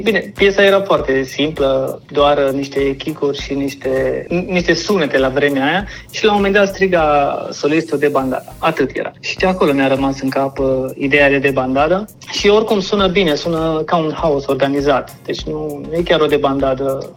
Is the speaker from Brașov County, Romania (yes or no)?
no; Târgu Mureș, Mureș County, Romania; Așa, deloc sunt din Târgu Mureș.